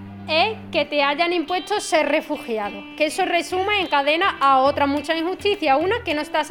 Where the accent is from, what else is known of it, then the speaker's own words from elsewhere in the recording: Western Sahara; nuestro sueño, como cualquier saharaui, es, ya os digo, liberar el Sahara